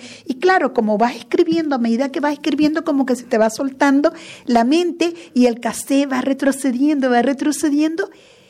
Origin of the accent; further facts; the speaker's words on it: Venezuela; moved away; Me vine de Venezuela para acá y me ha quedado esa cosita de no haber ido a Aruba ni a Curazao